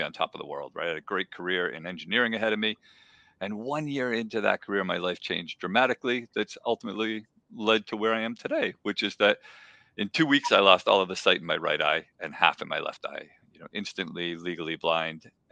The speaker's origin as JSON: {"language": "English", "town": "Colebrook", "region": "New Hampshire", "country": "United States", "tie": "born or raised there", "also_born_or_lived": "Nashua", "said": "You know, I grew up here in New Hampshire. I was born in Nashua, grew up in Colebrook, so I kind of covered both ends."}